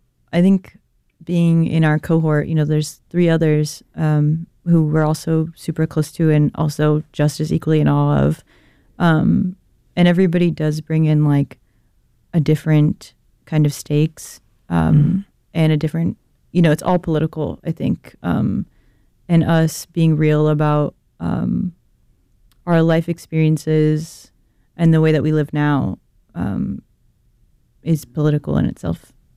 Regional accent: California, United States; I'm from California. And I grew up in the valley with like lots of animals.

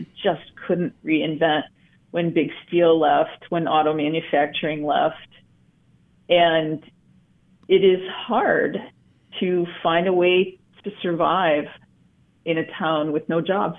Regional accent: Ohio, United States; I grew up near Cleveland, Ohio, which was a Rust Belt town.

